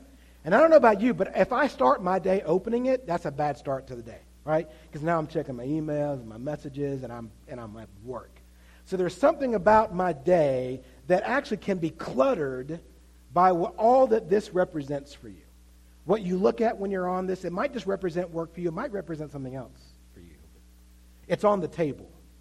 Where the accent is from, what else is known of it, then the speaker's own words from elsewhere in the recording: Wytheville, Virginia, United States; If you didn't know, I grew up in Wytheville, Virginia. Anybody here know where Wytheville is?